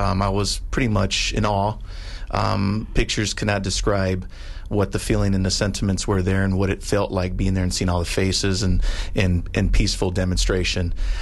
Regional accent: Arizona, United States; since I'm from Arizona and I love Arizona very much.

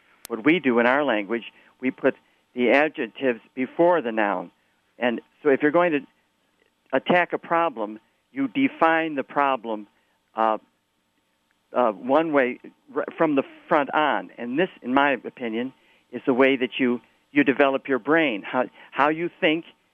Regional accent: Virginia, United States; I grew up in Virginia. I went to schools in Virginia, and my father was a member of the House of Representatives.

